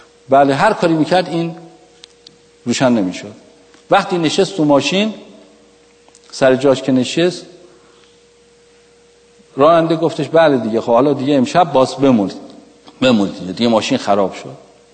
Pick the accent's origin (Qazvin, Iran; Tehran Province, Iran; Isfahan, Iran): Qazvin, Iran; گفت کجایی هستی؟ گفتم قزوینی هستم